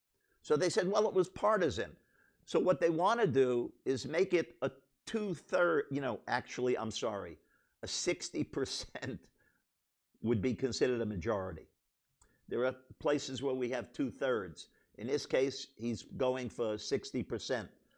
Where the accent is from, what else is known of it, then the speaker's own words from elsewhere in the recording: United States; I'm an American.